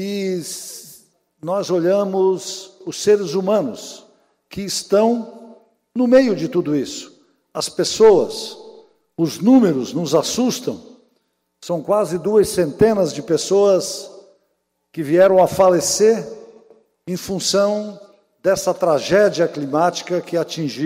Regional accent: Sombrio, Santa Catarina, Brazil; como a minha cidade natal de Sombrio

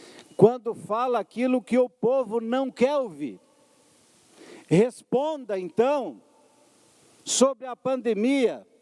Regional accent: São Lourenço, Santa Catarina, Brazil; born there; also born or lived in Caçador; Aonde eu nasci, São Lourenço, e a terra que me adotou, Caçador.

